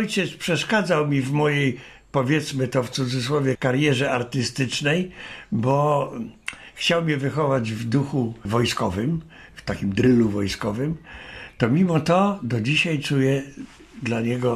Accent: Poznań, Greater Poland Voivodeship, Poland; also born or lived in Kraków; now in Świnoujście, Poland; to, że się urodziłem w Krakowie, a potem mieszkałem w Poznaniu i tam kończyłem jakieś szkoły

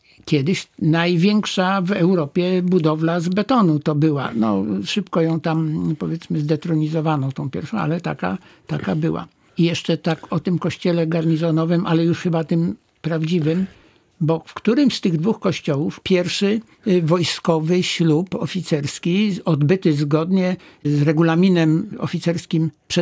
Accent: Poznań, Greater Poland Voivodeship, Poland; co ja na to mogę, że jestem poznaniakiem, no.

